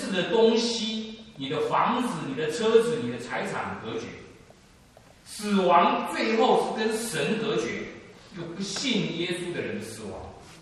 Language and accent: Chinese; China; 你我中国人就没有什么大不了